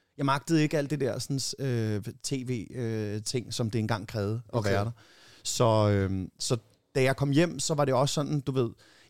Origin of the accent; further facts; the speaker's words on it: Amager, Capital Region of Denmark, Denmark; fordi jeg er fra Amager, så siger jeg tingene, Amager.